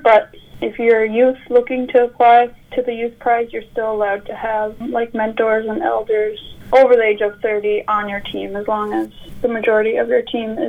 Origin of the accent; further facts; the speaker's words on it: Makkovik, Newfoundland and Labrador, Canada; Yeah, I am from Mokovic. … I moved to St. John's for post-secondary.